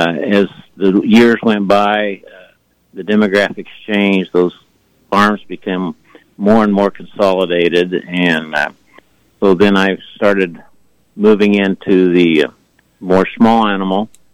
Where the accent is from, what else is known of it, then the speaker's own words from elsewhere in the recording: Emporia, Kansas, United States; Well, of course, growing up in Emporia, you know, the downtown was quite a lot more developed than it is today.